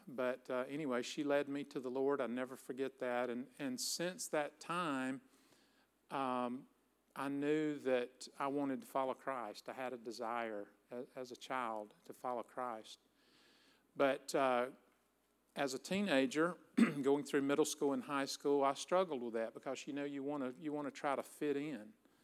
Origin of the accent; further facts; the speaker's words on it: the South, United States; Hey, I'm from the South. You're from the North.